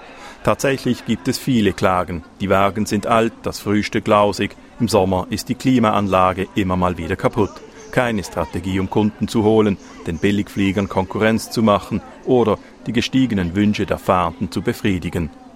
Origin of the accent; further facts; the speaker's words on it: Rome, Lazio, Italy; moved away as an adult; now in Bern, Switzerland; Ich stieg in Bern, wo ich arbeitete, ein und war am nächsten Tag in Rom, wo meine Heimat war.